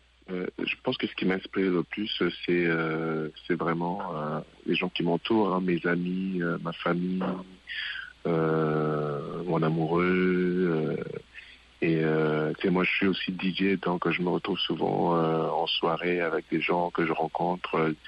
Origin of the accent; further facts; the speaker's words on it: DR Congo; born there; Moi, je suis né au Congo et en arrivant ici